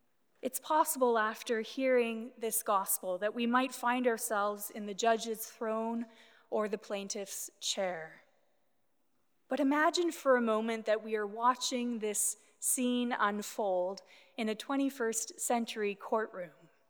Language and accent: English; Canada; It is my duty as a Canadian citizen to urge you to please exercise your right to vote.